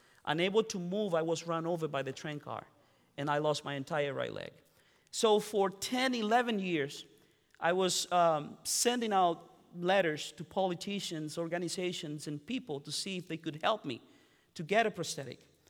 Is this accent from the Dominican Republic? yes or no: yes; Dominican Republic; English is a second language; I was born and raised in the Baté. Baté is our communities within the sugarcane fields where Haitians and their descendants live.